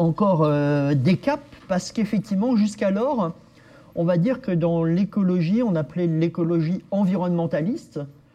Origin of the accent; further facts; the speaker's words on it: Blois, Centre-Val de Loire, France; born there; now in Tours, France; Je suis moi ligérien depuis que je suis né, puisque je suis né à Blois et je vis à Tours. Et donc maintenant, justement, je me renomme ligérien, c'est-à-dire habitant de Loire. Je ne suis pas simplement blaisois ni tourangeau, je suis ligérien.